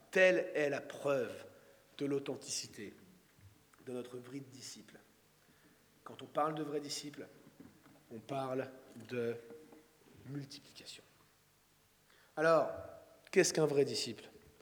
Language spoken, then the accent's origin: French; France; par notre monde si confortable ici en France. Oh, nous râlons bien souvent sur nos conditions de vie. Nous sommes français, n'est-ce pas?